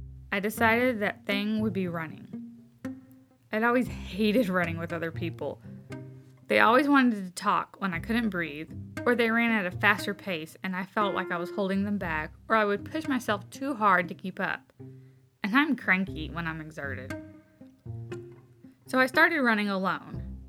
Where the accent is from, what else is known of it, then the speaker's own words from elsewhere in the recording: the South, United States; I grew up in the South where getting married at a young age was the norm.